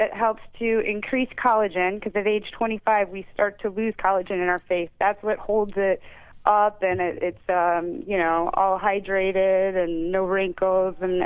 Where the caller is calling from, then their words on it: Naples, Florida, United States; I'm calling you from Naples, Florida.